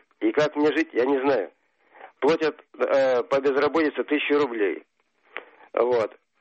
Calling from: Yaroslavl, Yaroslavl Oblast, Russia; Я звоню из Ярославля.

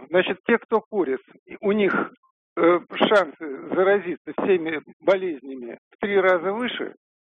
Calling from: Moscow, Russia; Я из Москвы

